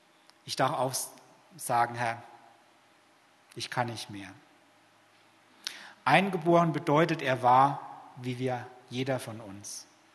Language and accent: German; Kirchheim, Germany; In Kirchheim gibt es bald eine Umgehungsstraße. Yeah. Ich komme aus Kirchheim, ich habe da 30 Jahre lang drauf gewartet.